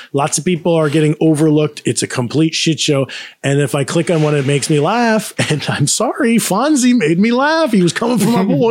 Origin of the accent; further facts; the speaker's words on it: New Jersey, United States; I'm from Jersey. It's an uptown.